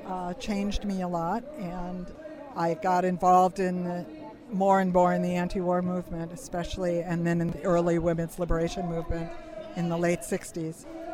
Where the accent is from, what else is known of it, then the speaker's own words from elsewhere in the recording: Gary, Indiana, United States; I grew up in Gary, Indiana, which is a steel town. Everyone I knew worked in the steel industry.